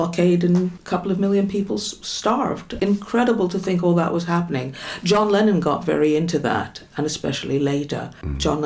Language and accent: English; Montreal, Quebec, Canada; You cannot realize how small and provincial it was growing up in Montreal.